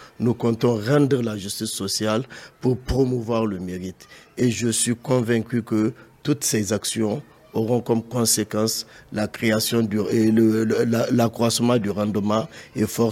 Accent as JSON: {"language": "French", "country": "Niger", "said": "Je suis candidat d'abord parce que je suis Nigérien."}